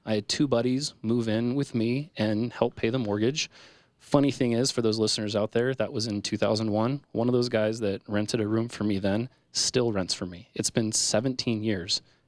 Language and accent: English; Sacramento, California, United States; I grew up in Sacramento, sort of.